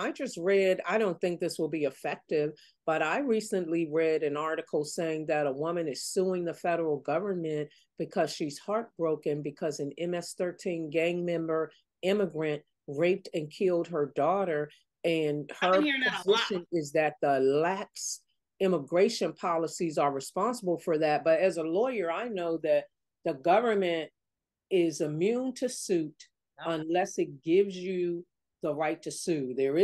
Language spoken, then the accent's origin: English; United States; But at the end of the day, after what I finally realized is, I'm American.